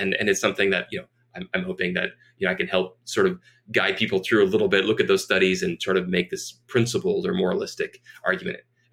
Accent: Ohio, United States; this is, where I grew up in Ohio, we saw 500,000 manufacturing jobs lost in a short period of time.

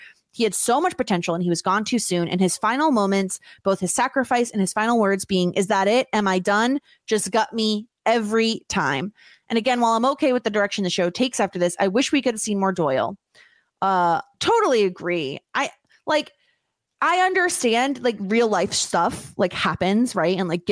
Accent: Canada; I'm actually Canadian, eh?

